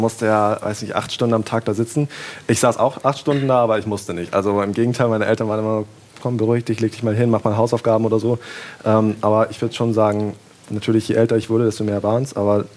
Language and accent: German; Mülheim an der Ruhr, North Rhine-Westphalia, Germany; also born or lived in Berlin; ich wurde in Berlin geboren, aber das war kurz vor unserem Umzug nach Mülheim in den Ruhrport.